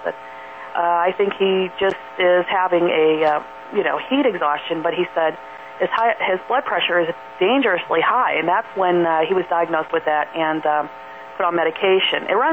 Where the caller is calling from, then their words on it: Columbus, United States; Hi, Kevin. … from Columbus.